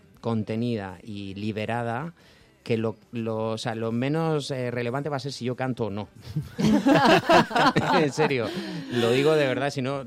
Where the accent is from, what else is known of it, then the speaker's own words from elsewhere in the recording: Region of Murcia, Spain; Soy murciano.